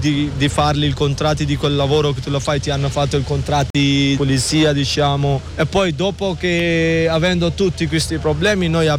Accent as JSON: {"language": "Italian", "country": "Pakistan", "second_language": "Italian", "moved": "as an adult", "lives_now": "Italy", "said": "vengo dal Pakistan"}